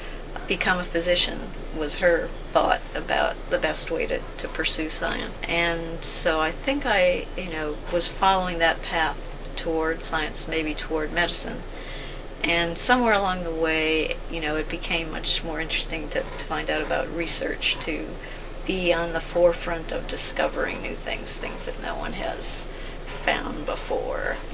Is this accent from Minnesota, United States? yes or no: yes; Minnesota, United States; In Minnesota, southern Minnesota.